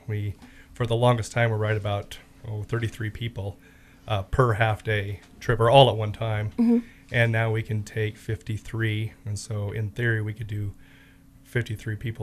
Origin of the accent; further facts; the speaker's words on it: Cañon City, Colorado, United States; Heart of Jeep Tours is right here in my hometown of Canyon City